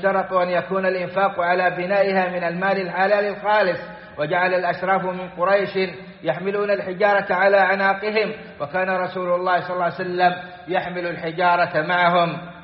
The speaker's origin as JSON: {"language": "Arabic", "country": "Saudi Arabia", "said": "بلادنا السعودية"}